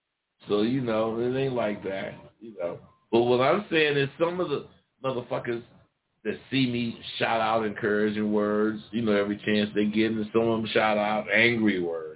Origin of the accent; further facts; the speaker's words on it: California, United States; Real motherfuckers, you know, yeah, they can tell I'm from Cali.